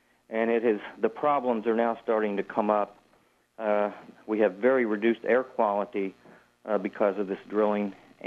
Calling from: Fort Worth, Texas, United States; I'm calling from Fort Worth

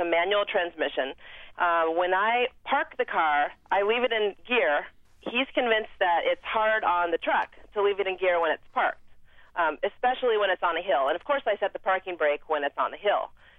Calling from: Elk Rapids, Michigan, United States; I'm calling from Elk Rapids, Michigan.

